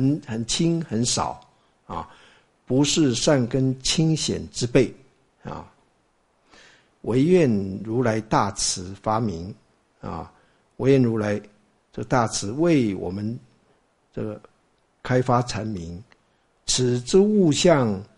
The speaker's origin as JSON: {"language": "Chinese", "country": "China", "said": "因为那个是我们中国人就喜欢做文章嘛"}